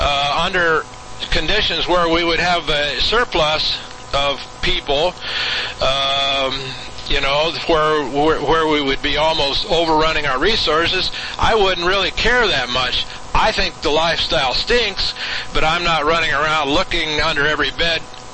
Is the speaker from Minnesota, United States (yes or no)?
no; Indiana, United States; I come from Indiana, but I sort of go along with the Missouri slogan, show me.